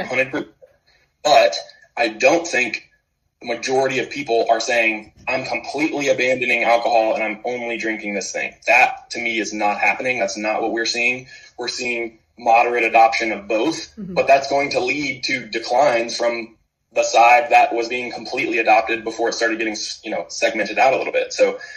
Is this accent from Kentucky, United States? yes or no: yes; Kentucky, United States; born and bred in Bourbon Country. Our grandmother, Jim and I's grandmother, was literally born in the house that is now the Maker's Mark Visitor Center.